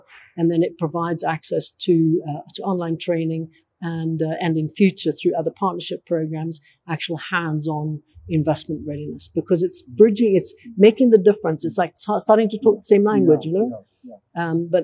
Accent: South Africa; We really, as South African economy, in a very bad state.

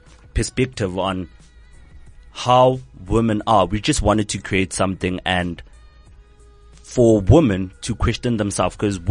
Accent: Tembisa, Gauteng, South Africa; And I'm from Tembisa. Originally from Tembisa.

